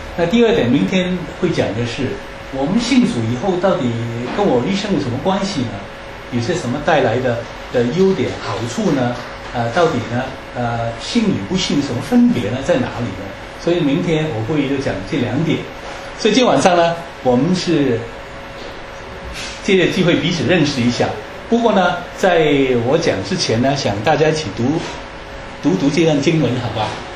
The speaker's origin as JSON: {"language": "Chinese", "country": "Hong Kong", "tie": "born or raised there", "also_born_or_lived": "China", "said": "因为我在大陆出生，4岁到香港，在香港长大的"}